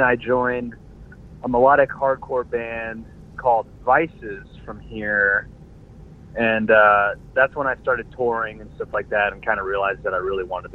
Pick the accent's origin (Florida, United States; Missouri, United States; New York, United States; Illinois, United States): Florida, United States; Jacksonville; We're from Jacksonville.